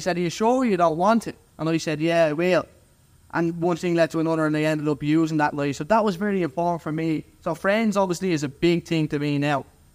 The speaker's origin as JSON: {"language": "English", "region": "Leinster", "country": "Ireland", "said": "I'm from Kildare."}